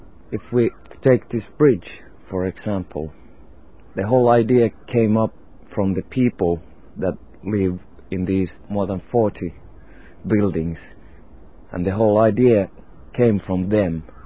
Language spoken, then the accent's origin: English; Helsinki, Uusimaa, Finland; This is Helsinki, my hometown.